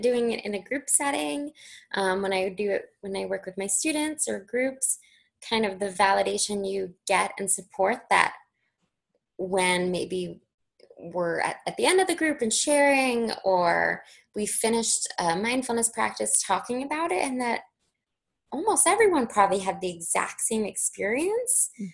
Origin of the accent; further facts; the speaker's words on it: New York, United States; being a New Yorker, just all the things we have to do to get done, traveling, commuting.